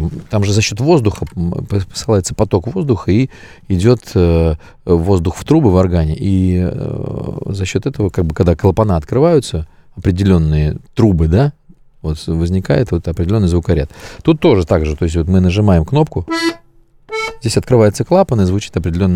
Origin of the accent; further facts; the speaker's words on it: Samara, Samara Oblast, Russia; born there; Я очень рад, что я родился в Самаре.